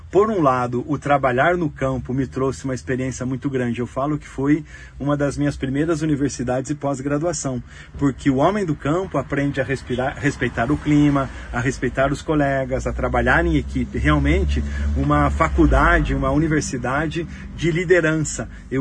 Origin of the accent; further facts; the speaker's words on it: Fernandes Pinheiro, Paraná, Brazil; Nós morávamos numa fazenda no Instituto Agronômico do Paraná, no sul do Paraná, no município de Fernandes Pinheiro.